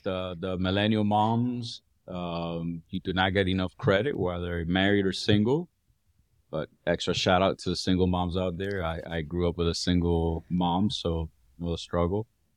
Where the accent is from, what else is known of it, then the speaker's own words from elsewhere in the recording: Nicaragua; By the way, for your listeners, I'm from Nicaragua.